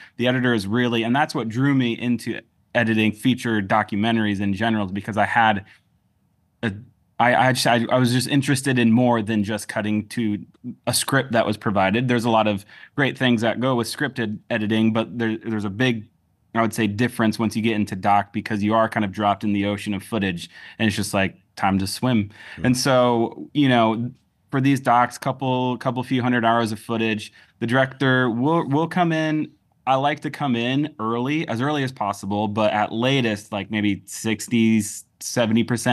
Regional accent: Michigan, United States; I grew up in Michigan, in rural Michigan, and so there's a lot of lakes

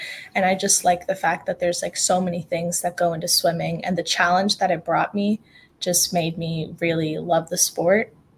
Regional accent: Canada; first language Spanish; English is a second language; my first language is Spanish. And basically, my mom just wanted me to have a connection with like my roots, being half Ecuadorian, because in Canada, where I grew up, there weren't that many like Latinos around.

